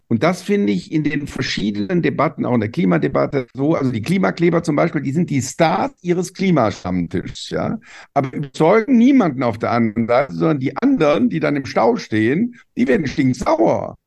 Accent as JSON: {"language": "German", "country": "Germany", "said": "Ja, gerade weil ich als Deutscher besonders sensibel bin dafür."}